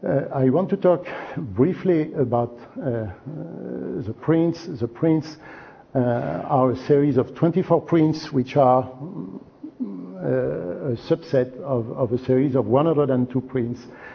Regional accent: France; born or raised there

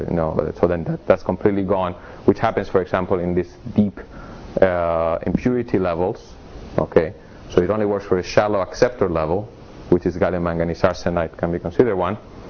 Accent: Texas, United States; I mean, I'm from Texas, so I'm allowed to talk about cows.

